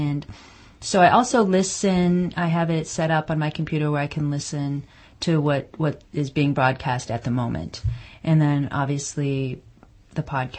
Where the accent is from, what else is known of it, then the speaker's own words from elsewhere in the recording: California, United States; also born or lived in New Jersey / Massachusetts; now in St. Louis, United States; I'm originally from California, lived in New Jersey and Massachusetts, but we've been based in St. Louis for a long time.